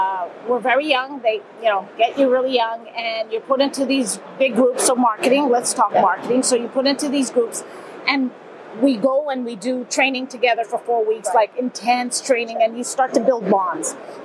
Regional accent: Montreal, Quebec, Canada; now in Germany; I'm from Montreal, but here in Germany.

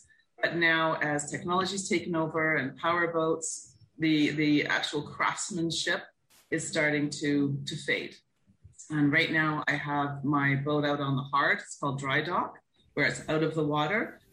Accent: Calgary, Alberta, Canada; Calgary. Yeah, so I learned how to sail on a small lake, and that started when I was about 10 years old.

